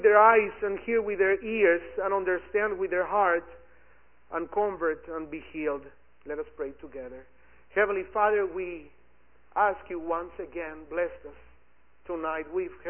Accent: Mexico City, Mexico; I come from Mexico City, over 30 million of people.

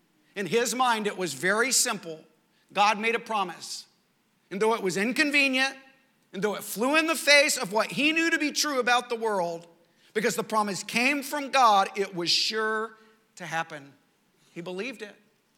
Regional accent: Texas, United States; Now, I grew up in West Texas. We were 5 hours away from the nearest lake.

